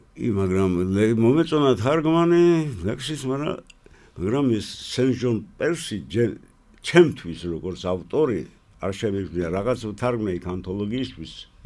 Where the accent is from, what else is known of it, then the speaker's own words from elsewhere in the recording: Batumi, Adjara, Georgia; და რჩები რა იმის იმედად, რომ აი აგერ ბათუმელი ვარ, გამომცემლობა აჭარა არის, სადაც უყვარვარ ხალხს